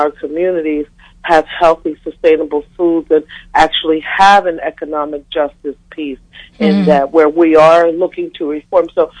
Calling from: Washington, District of Columbia, United States; I'm calling from Washington, D.C.

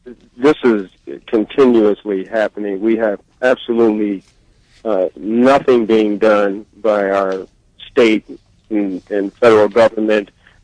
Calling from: Alexandria, Virginia, United States; I'm calling from Alexandria, Virginia.

